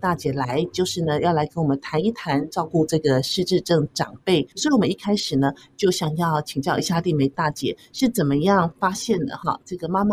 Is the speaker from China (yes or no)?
no; Taiwan; 随着我们台湾人口的急速老化